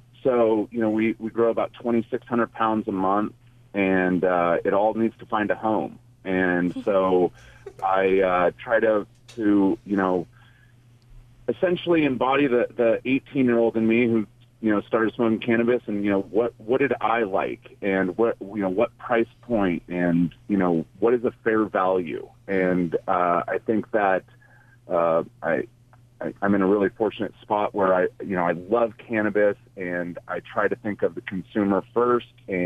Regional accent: Santa Cruz, California, United States; I grew up in Santa Cruz, and I was on the board of directors of WAM, which is the Women Alliance of Medical Marijuana

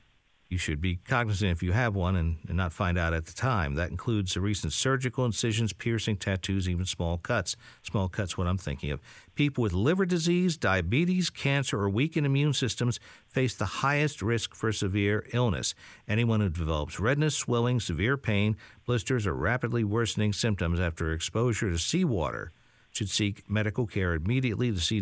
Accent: New York, United States; where I grew up on Long Island, we had a field behind us and we had a creek, Powell Creek.

